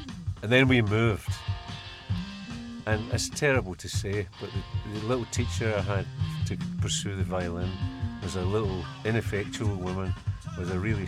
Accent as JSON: {"language": "English", "town": "Glasgow", "region": "Scotland", "country": "United Kingdom", "tie": "born or raised there", "said": "I grew up in Glasgow, right in the centre of Glasgow."}